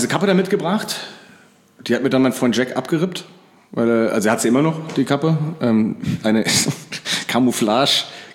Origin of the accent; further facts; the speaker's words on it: Dreieich, Hesse, Germany; Nein, ich kann es schon davor von diversen Skate-Sessions aus Frankfurt und aus Dreieich, wo ich aufgewachsen bin.